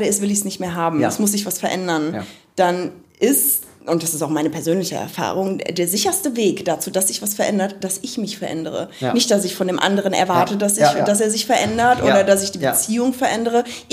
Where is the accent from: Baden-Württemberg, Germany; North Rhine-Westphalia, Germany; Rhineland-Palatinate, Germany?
North Rhine-Westphalia, Germany; Düsseldorf; ich komme aus Düsseldorf